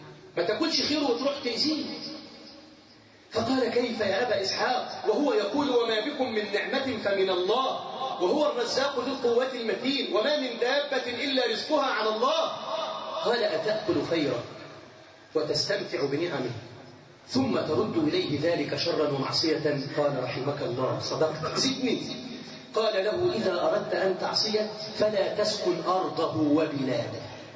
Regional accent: Egypt; في بلدنا مصر

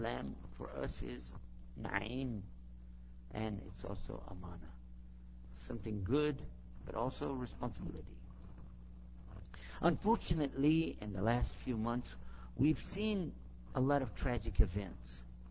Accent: Texas, United States; I translate it to Texas language. I'm from Texas, what can I tell you?

